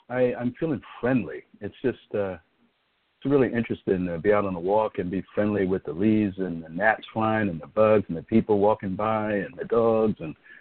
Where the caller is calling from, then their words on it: Laurel, Maryland, United States; I'm calling from Laurel, Maryland